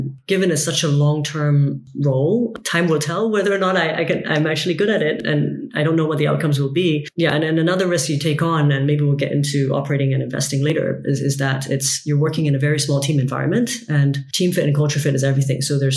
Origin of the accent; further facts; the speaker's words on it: Hong Kong; because I was really applying for the Hong Kong general manager role, which, you know, Hong Kong was my hometown.